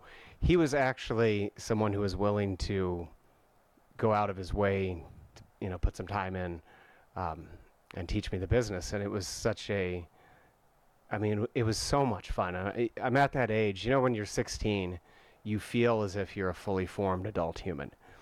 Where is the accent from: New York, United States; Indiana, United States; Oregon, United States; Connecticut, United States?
Indiana, United States; Bloomington; It's set in 1999 in my hometown, which was Bloomington, Indiana.